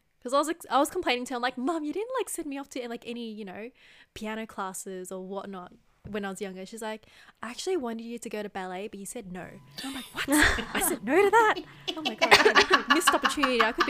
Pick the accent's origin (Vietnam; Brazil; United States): Vietnam; Southern Vietnam; accent: Southern Vietnamese; my accent's more close to people from the south of Vietnam.